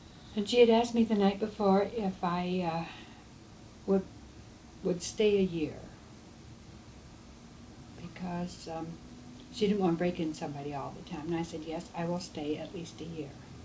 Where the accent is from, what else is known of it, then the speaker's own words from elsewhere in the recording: Red Oak, Iowa, United States; also born or lived in Sheraton; Well, I was born in Red Oak, Iowa, and I stayed there 10 years, and then we moved to Sheraton.